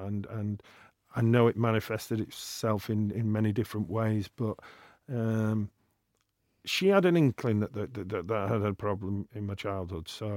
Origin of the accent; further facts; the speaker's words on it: Wythenshawe, North West England, United Kingdom; born there; I was born in Withenshaw off a council estate, and really football was our only release.